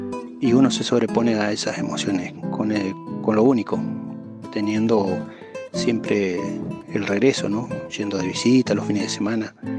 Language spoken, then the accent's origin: Spanish; Río Negro, Argentina; now in Dina Huapi, Argentina; Y acá en Dinahuapi vivo hace 16 años, antes vivía en Fitamiche, un paraje de la línea sur.